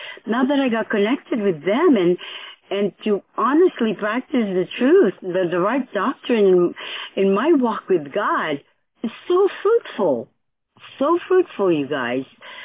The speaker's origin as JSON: {"language": "English", "region": "Oregon", "country": "United States", "said": "I mean, I'm from Oregon, Pacific Northwest. I think I'm the farthest one here."}